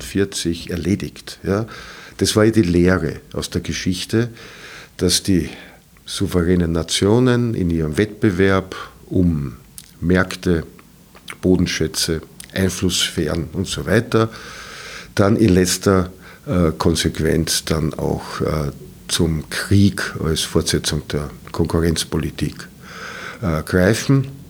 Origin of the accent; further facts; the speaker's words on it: Vienna, Austria; ich bin als Österreicher kein Deutscher